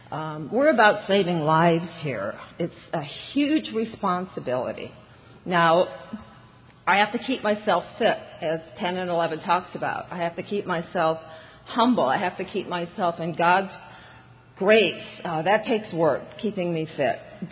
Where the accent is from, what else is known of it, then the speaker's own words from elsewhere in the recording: Iowa, United States; I grew up in Iowa, which was my first resentment, but we had a bus driver.